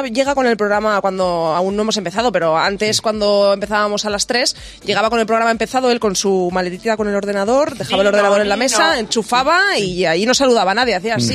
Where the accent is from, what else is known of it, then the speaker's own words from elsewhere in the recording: Zamora, Castile and León, Spain; En Zamora al principio, porque yo soy de Zamora y empecé allí.